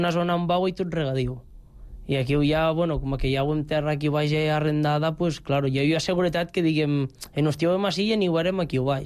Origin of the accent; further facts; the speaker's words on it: Almenar, Catalonia, Spain; jo ja persona gran, et venc d'Almenar.